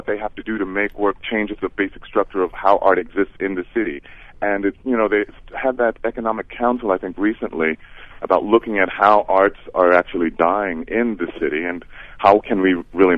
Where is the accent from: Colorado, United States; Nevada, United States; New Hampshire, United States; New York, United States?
New York, United States; Bronx; now in Brooklyn, United States; Hi, I'm an artist and I've been living in Brooklyn. I'm originally from the Bronx and I've been living here for a while.